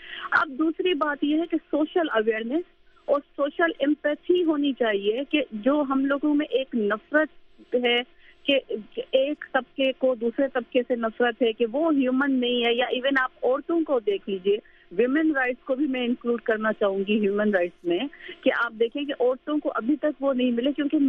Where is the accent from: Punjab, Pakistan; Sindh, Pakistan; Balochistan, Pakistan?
Sindh, Pakistan; کیونکہ میرا تعلق سندھ سے ہے